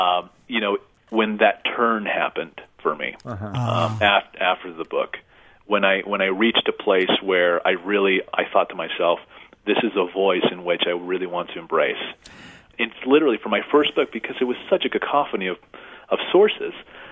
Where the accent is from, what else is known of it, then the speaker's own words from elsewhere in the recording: El Paso, Texas, United States; first language Spanish; English is a second language; I'm interested in sort of the beginnings of language as someone who's bilingual, especially growing up in El Paso.